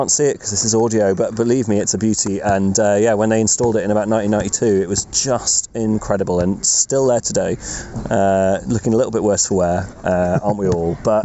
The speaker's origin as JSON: {"language": "English", "town": "Allendale", "region": "North East England", "country": "United Kingdom", "tie": "born or raised there", "said": "I'm born and bred in Allendale, which is where we're sitting right now."}